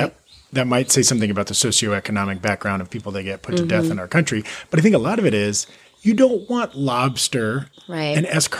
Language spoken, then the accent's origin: English; Florida, United States; in the town I grew up in Florida called Ken's Barbecue